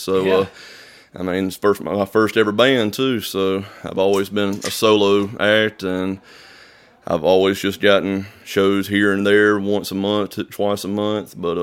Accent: Eupora, Mississippi, United States; Eupora, Mississippi. It's a little town, maybe 1,000 people at most.

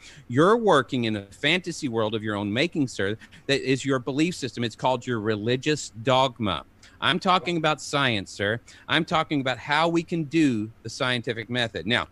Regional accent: Kentucky, United States; I'm from Eastern

